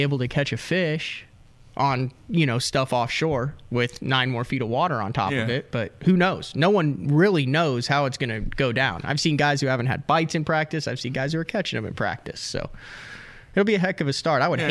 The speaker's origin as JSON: {"language": "English", "region": "Illinois", "country": "United States", "tie": "born or raised there", "said": "My home state."}